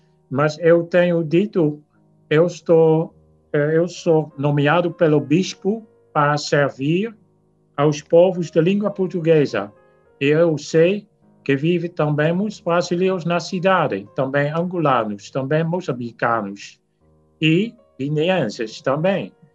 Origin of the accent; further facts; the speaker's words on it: Netherlands; Então, mas eu sou holandês e eu não sou partidário, né?